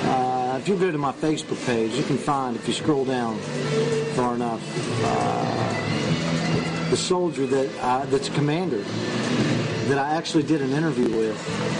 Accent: West Virginia, United States; Here's a woman from West Virginia, from my hometown, who sent a box of Hershey's for Heroes

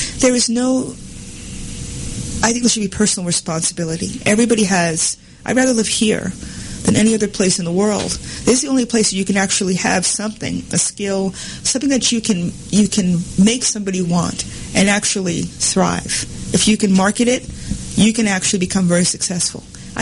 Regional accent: New York, United States; now in Georgia, United States; I mean, I'm from New York. It's supposed to be one of the most liberal cities in the country, right?

